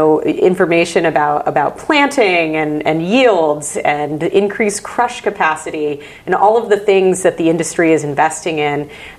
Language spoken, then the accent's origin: English; Connecticut, United States; I grew up in Connecticut. I was a city kid, that's for sure, but worked for a long time for members of Congress from Connecticut.